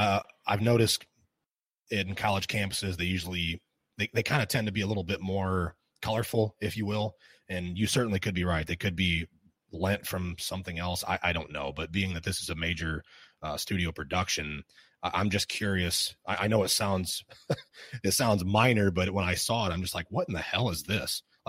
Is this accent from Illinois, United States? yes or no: yes; Illinois, United States; So in Illinois, okay, I'm from Illinois, and there is a Warren County in Illinois.